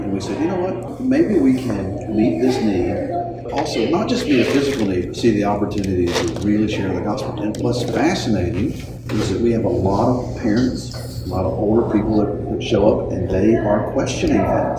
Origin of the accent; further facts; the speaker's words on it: Winston-Salem, North Carolina, United States; So I grew up in Winston-Salem. That's my hometown.